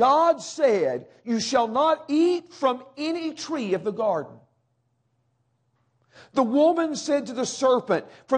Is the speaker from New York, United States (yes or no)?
no; Dixon, Tennessee, United States; now in Avon, United States; when they announce that I am from Avon, Indiana, that that's not where I'm really from. I'm really from Dixon, Tennessee.